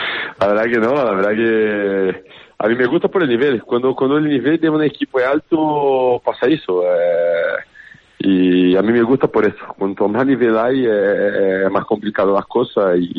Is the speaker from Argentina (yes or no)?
no; Brazil; Spanish is a second language; now in Spain; Sí, soy brasileño.